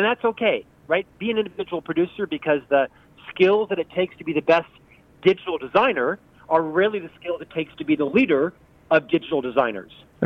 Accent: Orlando, Florida, United States; So I'm actually from Orlando, Florida.

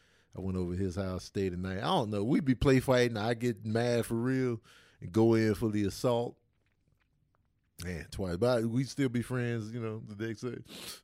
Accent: Brooklyn, New York, United States; I'm from Brooklyn. That's great.

